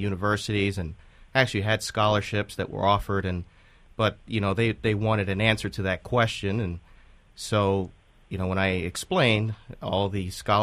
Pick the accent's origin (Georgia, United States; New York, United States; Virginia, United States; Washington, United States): New York, United States; New York City; Well, to be honest, I grew up in New York City, and didn't really think much about immigration until I graduated from high school.